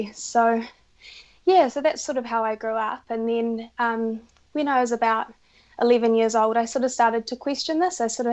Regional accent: Whangarei, Northland, New Zealand; So I guess I grew up up in Whangarei, which is about 3 hours north of Auckland here.

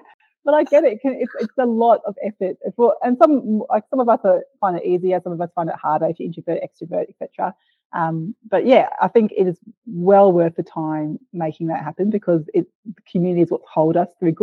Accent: Brisbane, Queensland, Australia; now in Hobart, Australia; I've lived all over Australia. I grew up in Meanjin, Brisbane, and now based in Nipaluna, Hobart.

